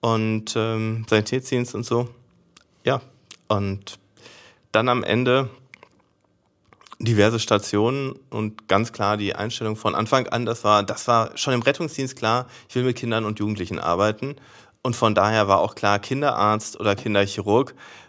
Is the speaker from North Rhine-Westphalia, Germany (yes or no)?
yes; Dortmund, North Rhine-Westphalia, Germany; 48, also 10 Jahre drüber. Wo komm ich her? Also letztlich bin ich in Dortmunder Osten groß geworden, zur Schule gegangen